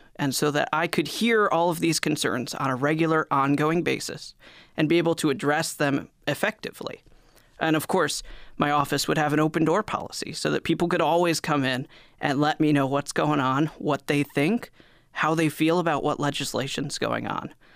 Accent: Ohio, United States; also born or lived in Alma, Michigan; Well, I was born in Alma, and then I grew up a lot in Ohio.

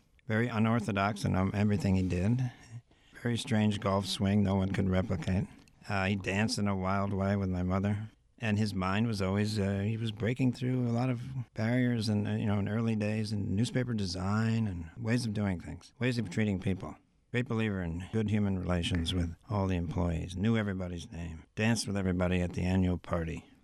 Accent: Endwell, New York, United States; I grew up in Endicott.

